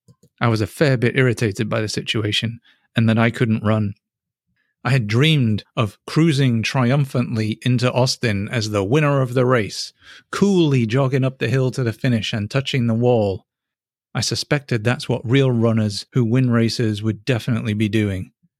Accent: England, United Kingdom; I'm English

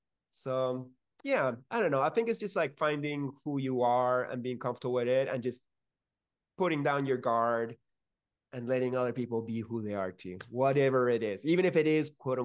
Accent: Peru; growing up in Peru, yes, Latino culture is very macho.

